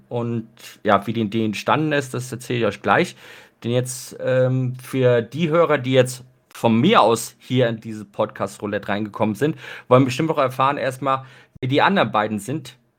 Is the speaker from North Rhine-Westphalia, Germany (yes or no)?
yes; Mönchengladbach, North Rhine-Westphalia, Germany; Weil ich komme aus Mönchengladbach ursprünglich, das ist ja auch so im Westen von NRW.